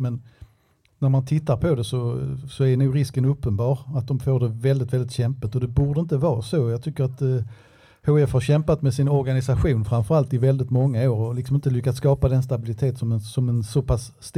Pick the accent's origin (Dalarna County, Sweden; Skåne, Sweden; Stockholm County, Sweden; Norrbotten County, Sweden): Skåne, Sweden; Kristianstad; born there; jag är född i Kristianstad, vi har sommarstuga i Åhus